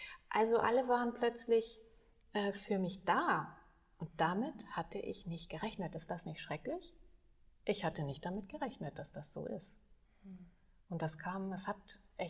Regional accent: Hamburg, Germany; ich komme aus Hamburg ursprünglich

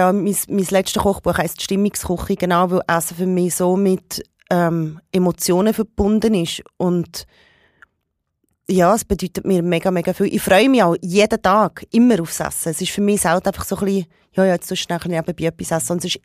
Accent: Parma, Emilia-Romagna, Italy; born there; German is a second language; ich bin halt mit einer wirklich sehr starken Essenskultur gross geworden. Ich bin in Parma geboren

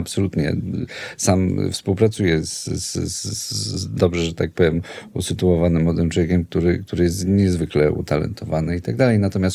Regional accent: Kraków, Lesser Poland, Poland; ponieważ jestem chłopakiem z Nowej Huty, brzydko mówiąc, albo ładnie mówiąc

